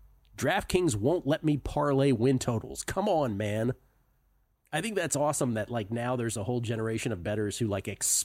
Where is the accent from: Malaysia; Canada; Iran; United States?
Canada; Being a Canadian